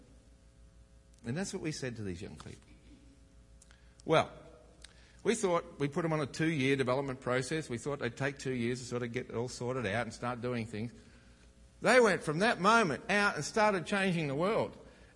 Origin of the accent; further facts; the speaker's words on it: Australia; Because I grew up in Australia.